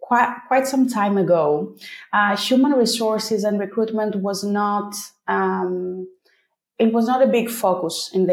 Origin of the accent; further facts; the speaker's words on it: Greece; I come from Greece, where getting a job has not always been very based on objective factors.